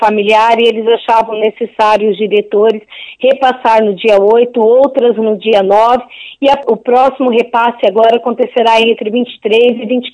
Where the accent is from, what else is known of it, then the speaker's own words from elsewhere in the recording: Bandeirantes, Paraná, Brazil; eu tenho acompanhado e visto, sou daqui de Bandeirantes